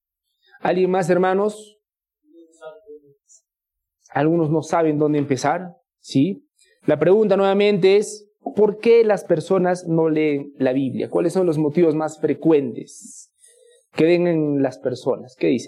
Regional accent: Sicuani, Cusco, Peru; Ahora, los que somos peruanos y sicuaneños, no nos podemos sentir ajenos por lo siguiente.

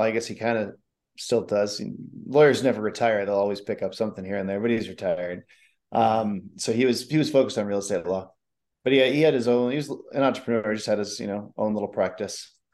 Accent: Chicago, Illinois, United States; moved away as an adult; also born or lived in California; No, I'm actually from Chicago, and, I moved out to California after college, and then, started Badger Maps about 12 years ago.

